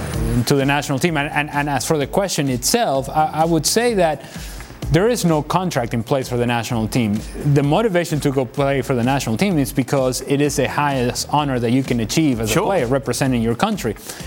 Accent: Venezuela; moved away as an adult; now in United States; because even though I grew up in Venezuela, as I came to college in the United States

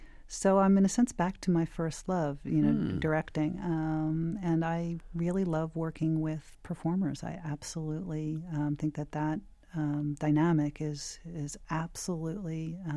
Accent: Philadelphia, Pennsylvania, United States; I mean, I grew up in Philadelphia, you know, and I'm the same age as rock and roll.

